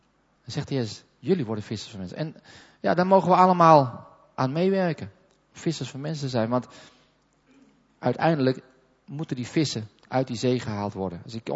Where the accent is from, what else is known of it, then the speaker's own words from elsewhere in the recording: Netherlands; ik kom uit Holland.